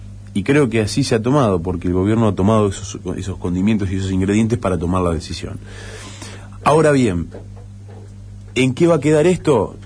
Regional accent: Santa Fe, Argentina; No es una decisión que a mí como santafesino me enorgullezca

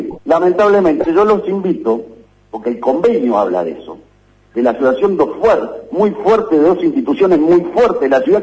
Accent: Santa Fe, Argentina; Porque la verdad que como santafesino

